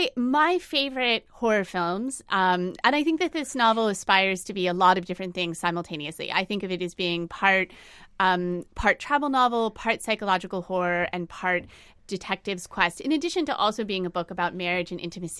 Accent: Orlando, Florida, United States; I grew up in Orlando, Florida, which is a part of the state where culture and economy has been really powerfully shaped by tourism.

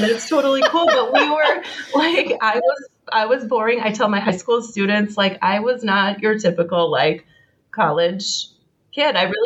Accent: Wisconsin, United States; We are the drinkers.

